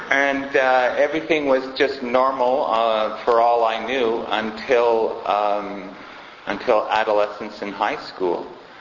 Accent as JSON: {"language": "English", "region": "Quebec", "country": "Canada", "tie": "born or raised there", "said": "I was born and raised in the Eastern Townships on a dairy farm, and product of a Christian family. They were dirt farmers"}